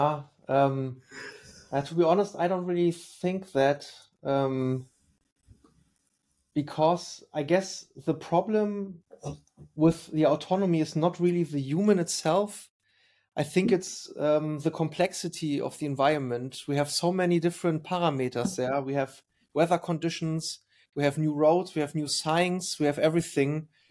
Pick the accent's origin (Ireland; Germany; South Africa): Germany; I'm from Germany and we are a bit overregulated everywhere.